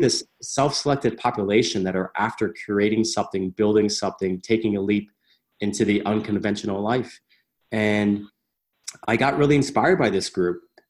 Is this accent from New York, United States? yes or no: yes; New York, United States; now in Medellín, Colombia; I'm from New York.